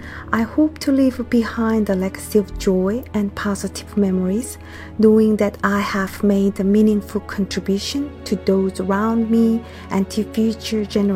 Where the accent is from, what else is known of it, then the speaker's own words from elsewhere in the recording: Seoul, South Korea; English is a second language; moved away as an adult; also born or lived in United Kingdom / United States; I was born in Seoul, South Korea, and lived there until I was 22. I then pursued studies in the UK and the US, spending more time abroad than in Seoul, so I consider the US a significant part of my upbringing.